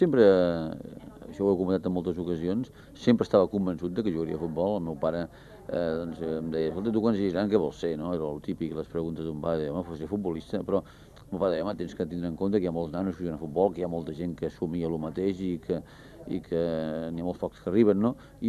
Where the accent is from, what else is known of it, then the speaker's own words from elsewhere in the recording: Barcelona, Catalonia, Spain; born there; Sí, jo sóc nascut a Pedralbes